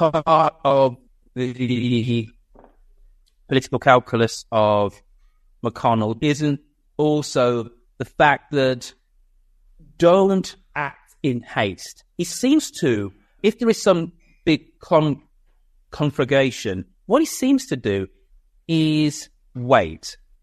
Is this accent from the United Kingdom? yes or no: yes; United Kingdom; I'm a Brit who spends half my year in California